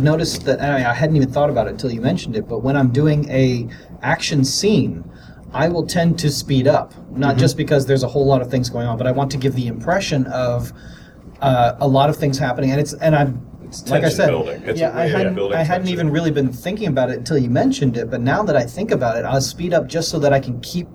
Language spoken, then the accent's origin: English; Texas, United States; I was about to say, I'm from Texas, and I still read fast.